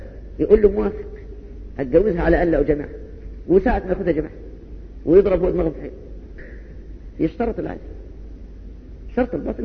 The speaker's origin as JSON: {"language": "Arabic", "country": "Egypt", "said": "ودي مصيبتنا كمصريين او كمسلمين الان"}